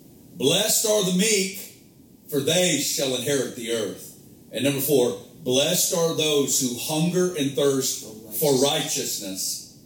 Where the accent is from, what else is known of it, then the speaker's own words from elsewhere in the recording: United States; and again, I love being an American. It's my favorite thing. I love this country. I'm proud to be an American.